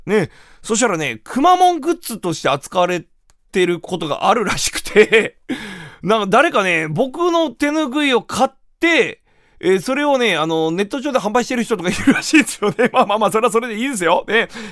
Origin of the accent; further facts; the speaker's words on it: Kumamoto, Japan; 私やっぱ熊本県出身ですから、熊本の方がやっぱ好きでは好きですよ。